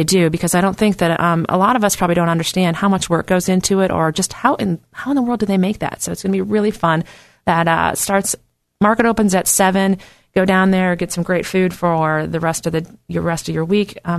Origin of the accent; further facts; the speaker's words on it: Midwest, United States; now in Virginia, United States; I'll be honest, I was raised in the Midwest, didn't know much about bluegrass until I came out here to Virginia.